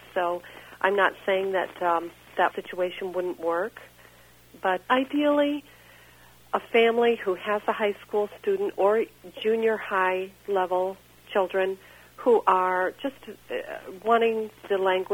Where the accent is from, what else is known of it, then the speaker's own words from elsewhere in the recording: Quad Cities, United States; Actually, I've lived throughout Iowa. I'm from the Quad Cities, and I've had a chance to spend some time in Pella.